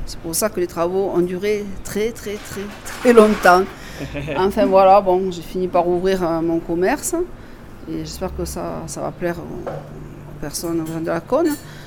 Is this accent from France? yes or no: yes; Agde, Occitanie, France; now in La Salvetat, France; je viens du Cap d'Agde et puis voilà, je suis venue me mettre un peu au vert à la Salvetat. J'ai acheté une maison sur la Salvetat, 3 km.